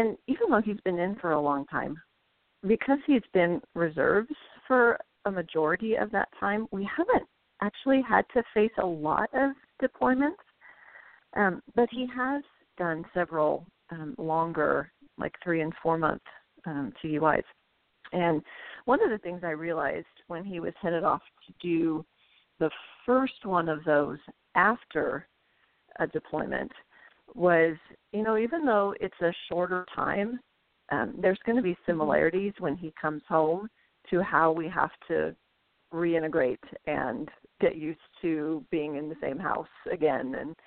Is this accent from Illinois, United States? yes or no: no; California, United States; also born or lived in Oregon; And I actually grew up in California, Oregon